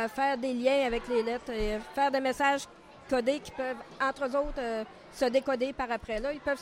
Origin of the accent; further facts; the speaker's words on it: Baie-Comeau, Quebec, Canada; now in Quebec City, Canada; Je suis originaire de Baie-Comeau, mais je demeure maintenant à Québec.